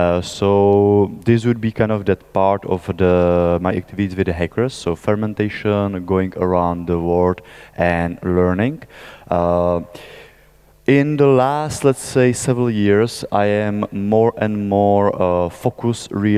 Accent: Czechia; English is a second language; moved away; I am from Czech Republic originally, but I don't live in my country of origin for more than 13 or 14 years. I kind of come and visit. I have been living in many different parts of the world

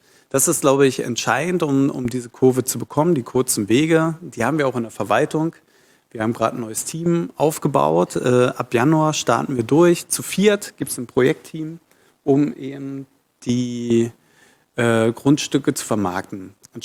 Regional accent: Brandenburg, Germany; Also ich bin ursprünglich aus der Prignitz, das ist in Brandenburg, und habe dann in Potsdam Regionalwissenschaften studiert

